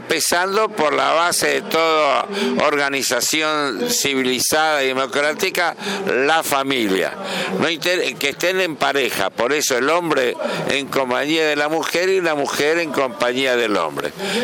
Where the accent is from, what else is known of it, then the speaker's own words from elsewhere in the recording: Misiones, Argentina; born there; moved away; Yo nací en Misiones. Mi padre fue el primer veterinario en la provincia y ejerció desde el año 22 al 38 que nos fuimos.